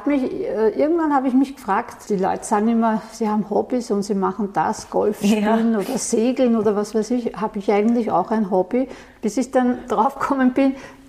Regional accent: Vienna, Austria; Ja, ich bin ja in Meidling aufgewachsen

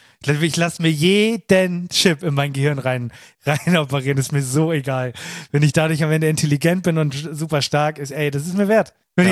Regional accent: Hamburg, Germany

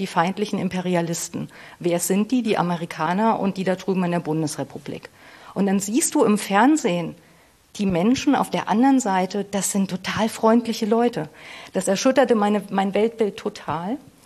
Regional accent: Thuringia, Germany; ich bin Mitte der 70er in Thüringen geboren, in Südthüringen. Also ich war mittendrin, eine Jugendliche zu werden. Bin wirklich in der DDR groß geworden

